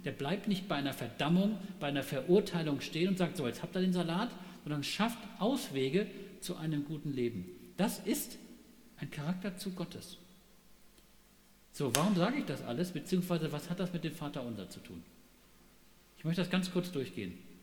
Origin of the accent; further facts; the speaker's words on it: Tanzania; ich bin in Afrika aufgewachsen, versteht ihr